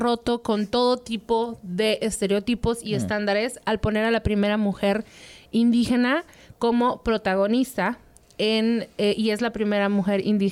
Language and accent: Spanish; Mexico; now in United States; como muchos mexicanos somos morenos